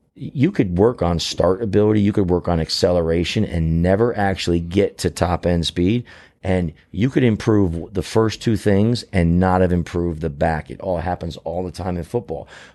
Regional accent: Arizona, United States; Like, I'm from Arizona. I grew up in Arizona

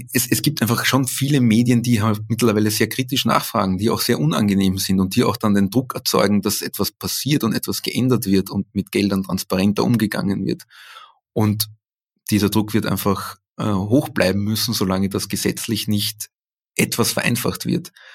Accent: Austria; Aber ich würde mich als Österreicher trotzdem nicht mit den Italienern eher messen wollen

